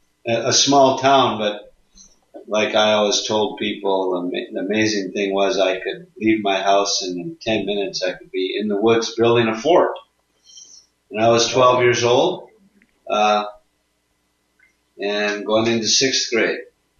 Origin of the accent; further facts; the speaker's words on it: Evanston, Illinois, United States; also born or lived in Chicago; now in Virginia, United States; Well, I was born in Chicago. I was the fourth born of five kids to my parents, and we lived in a suburb north of Chicago, Evanston.